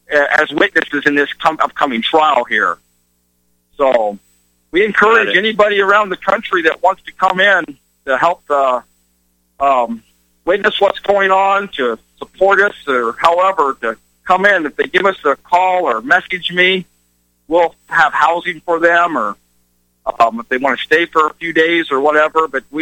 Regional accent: Montana, United States; He's from Montana, my home state

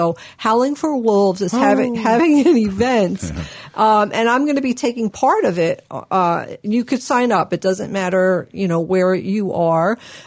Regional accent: New York, United States; accent: New York; Well, when I get mad, you know what happens? Yeah. My New York accent really comes out a lot.

